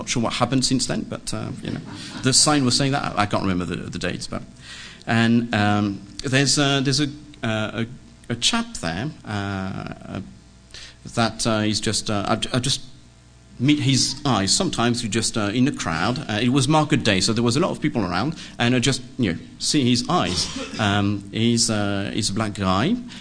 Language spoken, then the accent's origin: English; France; English is a second language; now in England, United Kingdom; I said, well, I am from France, but I live in England.